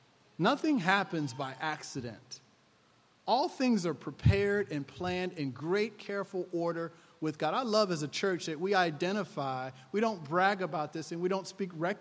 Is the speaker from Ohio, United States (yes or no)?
yes; Cleveland, Ohio, United States; And so because of the people that lived in Cleveland, Ohio, like I did, sometimes you can get snow, sometimes you get rain, ice.